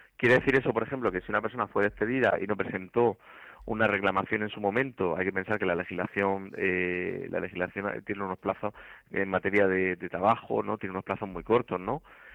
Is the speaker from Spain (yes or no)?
yes; Spain; Somos españoles, o sea.